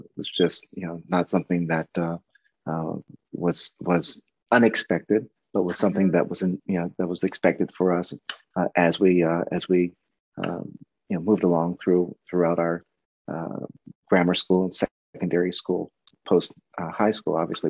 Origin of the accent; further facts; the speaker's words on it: Glen Burnie, Maryland, United States; My hometown is Glen Burnie, Maryland.